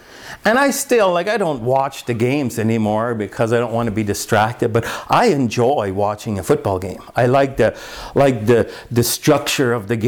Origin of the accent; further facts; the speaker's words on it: Ontario, Canada; I was born in Southern Ontario and lived there for a number of years.